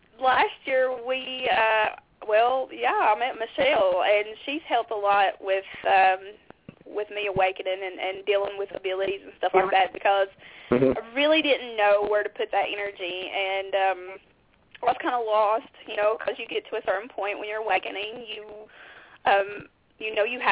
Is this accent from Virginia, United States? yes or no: yes; Virginia, United States; Yeah, well, I'm originally from Virginia, but we had moved down there.